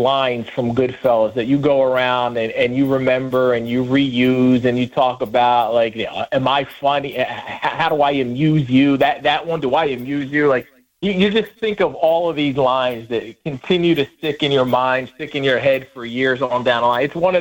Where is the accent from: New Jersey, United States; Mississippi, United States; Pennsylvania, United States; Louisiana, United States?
Pennsylvania, United States; Philadelphia; You know, I grew up in South Philly, and I know a little bit of what that can look like and what the life is and the lifestyle.